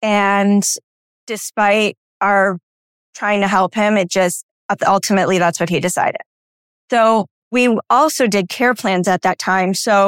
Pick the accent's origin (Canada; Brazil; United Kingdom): Canada; now in Flower Mound, United States; I'm from Canada, so I was like completely different time zone than my family.